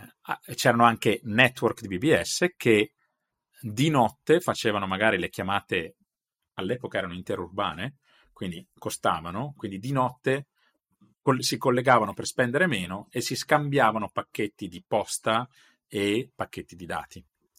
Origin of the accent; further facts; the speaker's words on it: Sesto San Giovanni, Lombardy, Italy; Io sono di Sesto San Giovanni, vicino a Milano